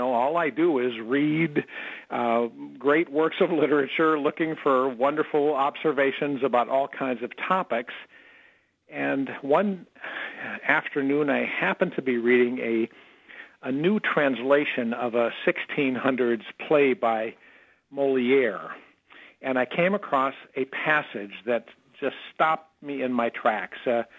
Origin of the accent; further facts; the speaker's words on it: North Dakota, United States; It's always nice to talk to people back in my home state of North Dakota.